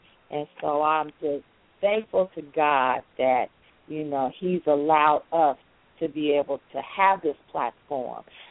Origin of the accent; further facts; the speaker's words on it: Chicago, Illinois, United States; We're from Chicago, back home.